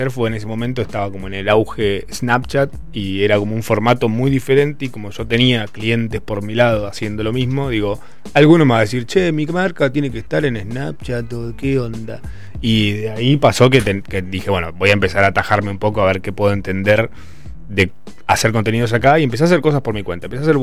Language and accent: Spanish; Córdoba, Argentina; moved away as an adult; now in Buenos Aires, Argentina; No, nací cordobés. Me crié hasta los 20 en Córdoba. Me vine a Buenos Aires y ahí fue donde se fue como diluyendo el acento hasta convertirme casi en un porteño más.